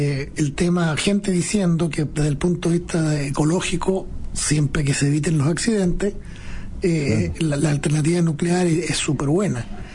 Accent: Chile; Mal que mal somos chilenos.

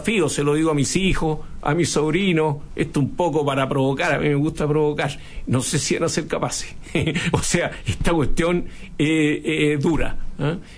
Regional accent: Chile; Nosotros somos chilenos

